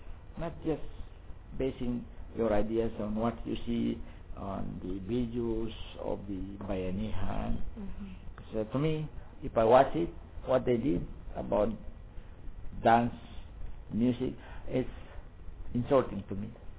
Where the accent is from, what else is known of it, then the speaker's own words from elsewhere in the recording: Mindanao, Philippines; English is a second language; It's like me. I'm from Mindanao. Nobody knows where I came from.